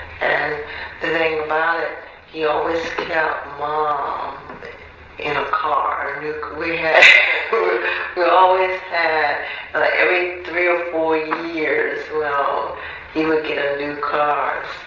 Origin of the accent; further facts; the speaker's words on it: Cape Charles, Virginia, United States; I mean, I loved growing up in Cape Charles.